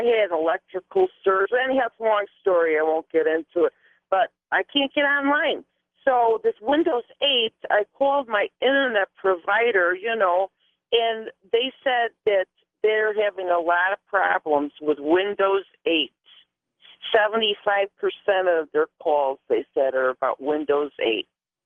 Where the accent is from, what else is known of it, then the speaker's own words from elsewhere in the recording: Chicago, Illinois, United States; Well, I'm originally from Chicago, but we got a lot of transplants out here.